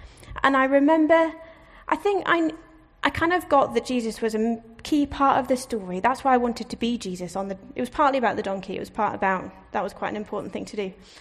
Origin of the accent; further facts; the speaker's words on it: Singapore; growing up in Singapore, the church building was very different to this one.